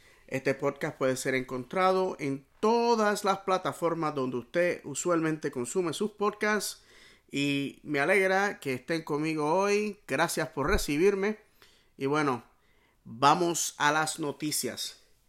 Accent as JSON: {"language": "Spanish", "town": "Bayamón", "country": "Puerto Rico", "tie": "born or raised there", "said": "jugaba en mi pueblo natal de Bayamón, Puerto Rico."}